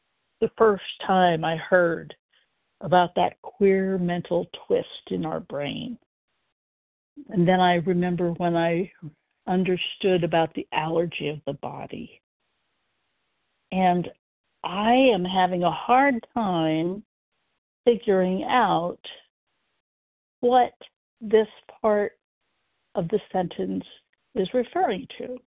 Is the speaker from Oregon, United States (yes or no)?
yes; Portland, Oregon, United States; I am from Portland, Oregon.